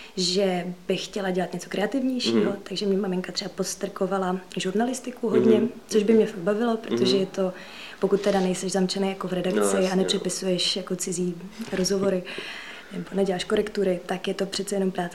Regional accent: Moscow, Russia; also born or lived in Kazan; Když mi bylo 3, tak jsme se s rodiči přestěhovali do Moskvy a když mi bylo 7, tak jsme se s maminkou přestěhovali do Prahy. Takže jsem vlastně tady od 7 let.

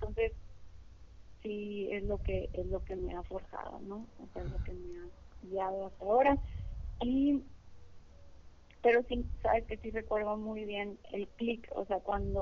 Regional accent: Ciudad Obregón, Sonora, Mexico; Muy bien, pues soy de Ciudad Obregón, Sonora, México.

